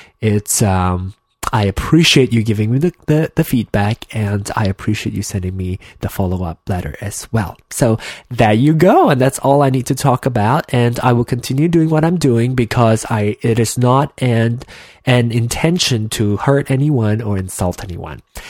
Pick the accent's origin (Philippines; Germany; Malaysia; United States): Malaysia; accent: Malaysian; But, so if I want to go back into my Malaysian accent, I would say I can't.